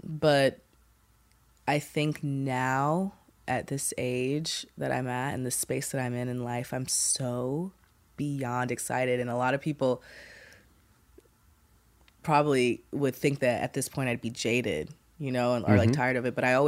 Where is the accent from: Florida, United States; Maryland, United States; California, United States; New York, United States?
New York, United States; Brooklyn; I'm from Brooklyn, so we, like, and my mom's obviously from Brooklyn